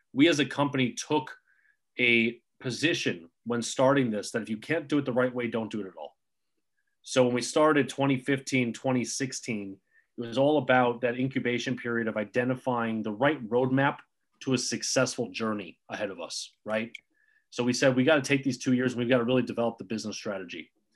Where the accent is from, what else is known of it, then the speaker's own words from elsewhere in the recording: Chicago, Illinois, United States; started out in Illinois because this is where I grew up. This is where I started as an individual. I'm a Chicagoan at heart.